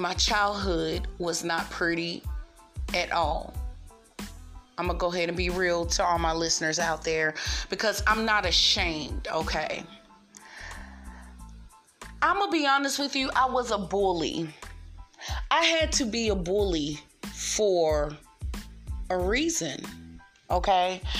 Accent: Raleigh, North Carolina, United States; moved away; I'm from Raleigh, North Carolina, guys, just in case y'all don't know, but I moved out of Raleigh.

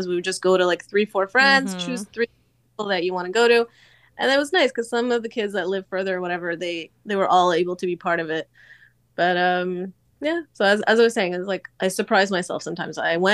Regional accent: Canada; moved away; he's the American one, actually, and I grew up in Canada, and I brought him here

